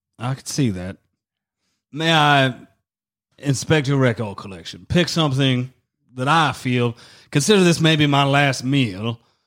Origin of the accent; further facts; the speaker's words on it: the South, United States; Yeah. I'm from America, yes.